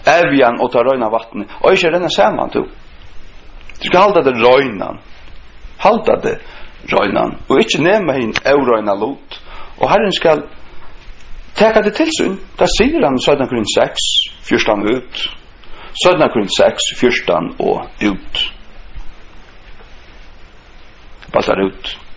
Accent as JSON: {"language": "Swedish", "town": "Runavik", "country": "Faroe Islands", "tie": "born or raised there", "said": "Det var något som jag minns från min uppväxt i Runavik"}